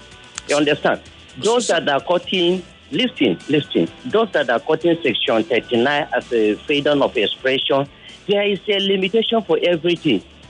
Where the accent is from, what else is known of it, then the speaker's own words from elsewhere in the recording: Kaduna, Kaduna State, Nigeria; I came from Kaduna, you understand?